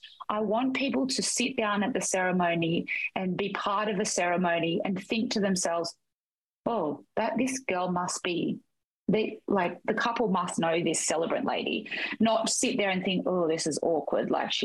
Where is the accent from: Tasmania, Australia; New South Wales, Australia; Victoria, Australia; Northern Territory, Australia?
New South Wales, Australia; also born or lived in Canberra; I am originally from New South Wales, lived in Canberra for the last 10 years, and then have been in Queensland now for 2.